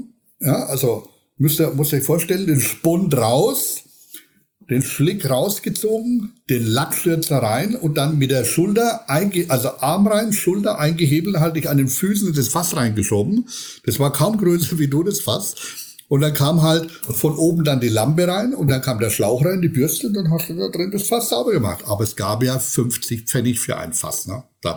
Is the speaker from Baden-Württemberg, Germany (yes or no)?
no; Schweinfurt, Bavaria, Germany; in meiner Heimat